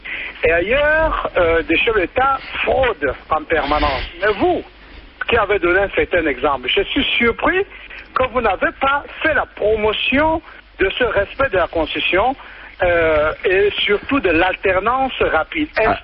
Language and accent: French; Cameroon; moi je suis Camerounais